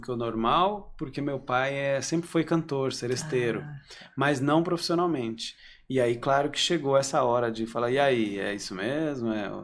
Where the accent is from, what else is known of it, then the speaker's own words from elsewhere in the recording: São Paulo, Brazil; poxa, eu sou paulista, né?